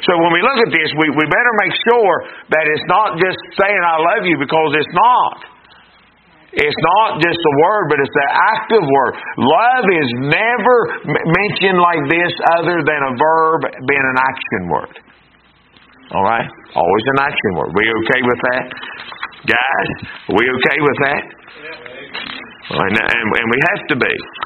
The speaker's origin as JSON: {"language": "English", "town": "Wyoming", "region": "West Virginia", "country": "United States", "tie": "born or raised there", "said": "I was raised in Wyoming, she raised in Mount Lookout."}